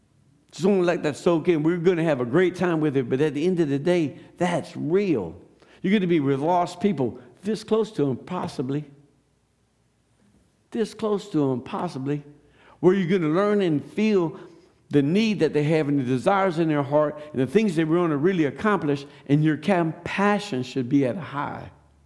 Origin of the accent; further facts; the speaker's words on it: Louisiana, United States; Well, I'm from Louisiana.